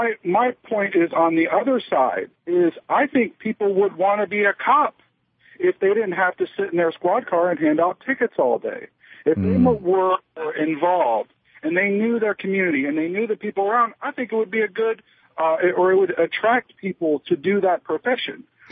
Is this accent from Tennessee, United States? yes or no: no; Tampa, Florida, United States; I grew up in Tampa, and I survived the Reagan drugs being flooded into the inner city. I lived in a very dangerous neighborhood.